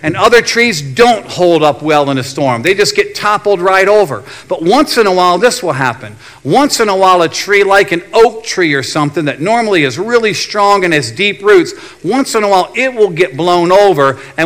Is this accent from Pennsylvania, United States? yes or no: no; Virginia, United States; now in Maryland, United States; We're here on the East Coast, here in Maryland. I grew up in Virginia.